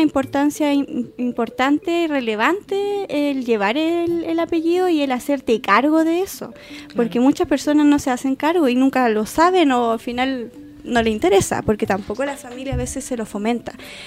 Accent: Santiago, Santiago Metropolitan Region, Chile; born there; now in Villa Alemana, Chile; Yo llegué a vivir acá el 2008 a la ciudad de Villa Alemana, pero yo nací en Santiago, Guardia. Ahí nací yo.

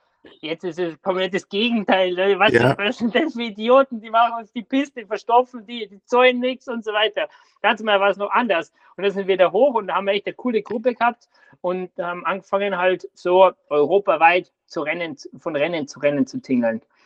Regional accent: Bad Reichenhall, Bavaria, Germany; Genau, also da komme ich her, aus Reichenhall.

